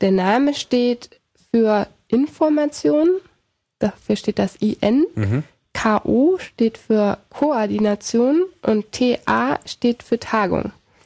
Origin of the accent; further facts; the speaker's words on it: Mainz, Rhineland-Palatinate, Germany; now in Berlin, Germany; Nee, ich komme aus Mainz und bin auch erst seit 5 Jahren in Berlin.